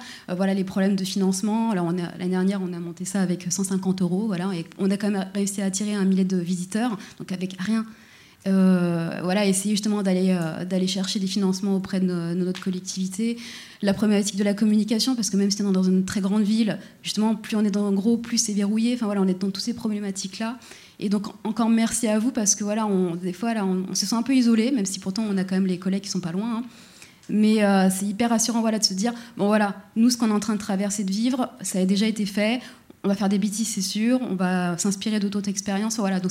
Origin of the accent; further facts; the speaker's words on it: Toulouse, Occitanie, France; Alors, moi, je viens de Toulouse